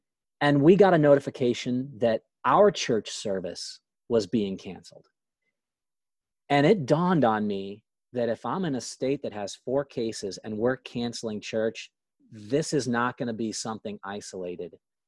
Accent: St. Louis, Missouri, United States; I'm from St. Louis, I'm in Missouri.

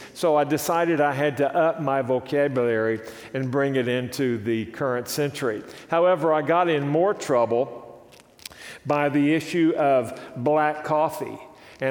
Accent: the South, United States; And I come from the South, as most of you know

